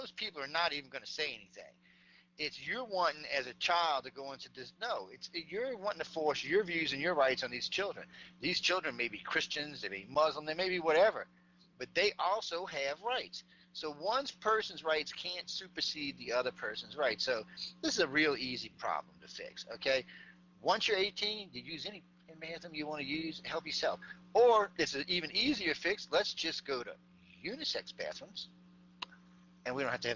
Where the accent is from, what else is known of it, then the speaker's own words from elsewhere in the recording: New Orleans, Louisiana, United States; I grew up in New Orleans, so look, it's fine by me.